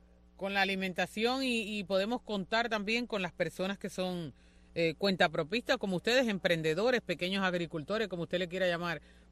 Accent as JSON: {"language": "Spanish", "country": "Cuba", "said": "como somos nosotros los cubanos"}